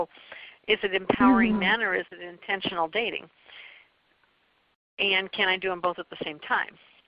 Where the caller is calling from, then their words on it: Des Moines, Iowa, United States; Des Moines, Iowa.